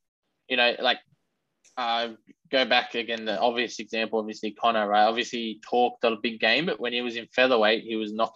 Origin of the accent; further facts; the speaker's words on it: Australia; because I'm Australian